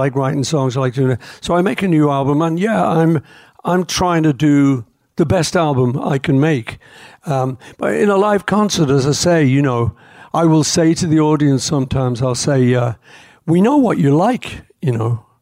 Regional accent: Liverpool, North West England, United Kingdom; I was just some kid growing up in Liverpool.

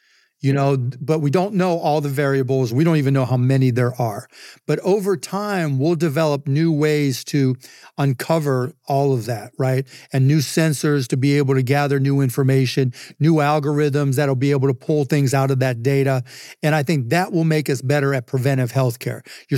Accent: Pittsburgh, Pennsylvania, United States; I'm from Pittsburgh and they were from Pittsburgh.

